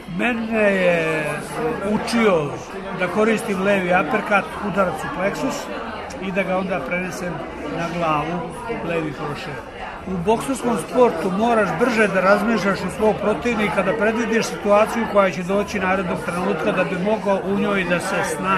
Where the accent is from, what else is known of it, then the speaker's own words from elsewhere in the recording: Bosnia & Herzegovina; A ja kao i Bosanac ne razmišljam o tome